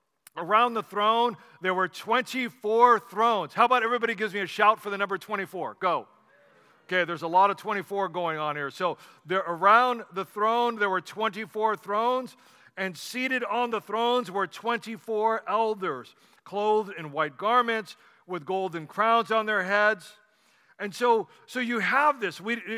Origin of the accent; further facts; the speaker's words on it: California, United States; I'm from California.